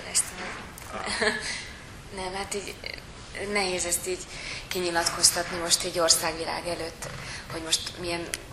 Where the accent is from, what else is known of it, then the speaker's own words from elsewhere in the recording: Slovakia; moved away as an adult; now in Hungary; én felvidéki magyar vagyok, ott éltem 24 évet, és aztán most már 4 éve, hogy Magyarországra jöttem.